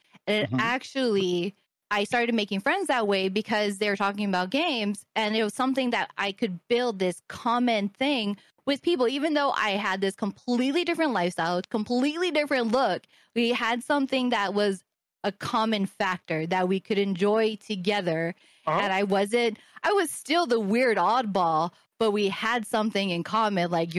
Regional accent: Los Angeles, California, United States; now in Hawaii, United States; So when I grew up mainly in LA though. So moving back here, I got in a lot of trouble.

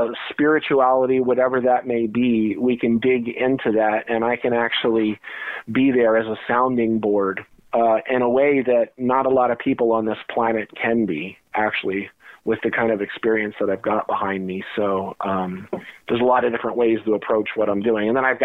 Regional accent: New Jersey, United States; my childhood growing up in New Jersey. I was right on the edge of course, there's all the great cryptids like the Jersey Devil and all of that. You know, we used to go camping out in the Pine Barrens in the pines.

